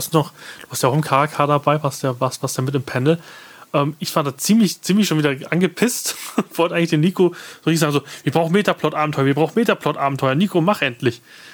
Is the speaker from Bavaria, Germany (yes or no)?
yes; Munich, Bavaria, Germany; Ich komme aus München.